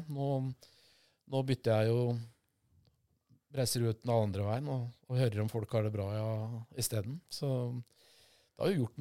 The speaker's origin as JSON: {"language": "Norwegian", "region": "Akershus", "country": "Norway", "tie": "born or raised there", "said": "jeg vokste opp i Nadderudveien, og det var ganske tøft miljø rundt her og Nadderudhallen og Bekkestua når jeg var ung"}